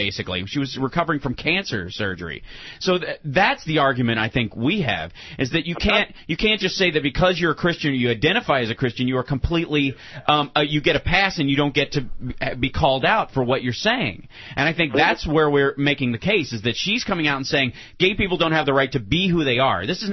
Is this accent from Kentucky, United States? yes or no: yes; Kentucky, United States; I grew up in Kentucky with hunting and all that stuff.